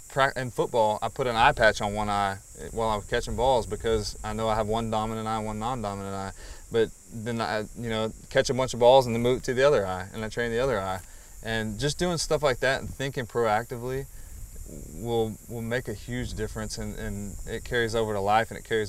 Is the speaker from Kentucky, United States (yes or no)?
no; Abilene, Texas, United States; also born or lived in Burnet, Texas; Yeah, so I grew up in Abilene, Texas. My dad was a football coach, and we moved around a little bit. Ended up going to high school in Burnett, Texas, which is about an hour northwest of Austin.